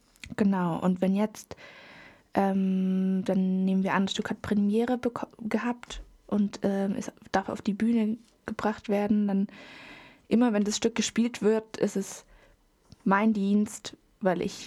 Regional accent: Schwäbisch Hall, Baden-Württemberg, Germany; ich bin aus Schwäbisch Hall

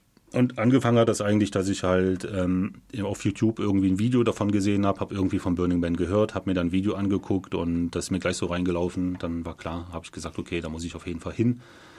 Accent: Schwäbisch Hall, Baden-Württemberg, Germany; ich komme aus Schwäbisch Hall, ich bin 45 Jahre alt

